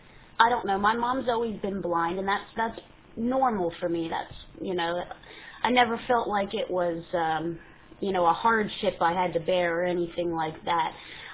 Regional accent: New Orleans, Louisiana, United States; born there; And I was born in New Orleans, Louisiana.

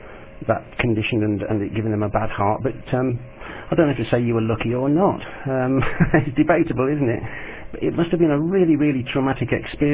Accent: England, United Kingdom; Yeah, now, this is going to sound very silly, but you must remember I am English.

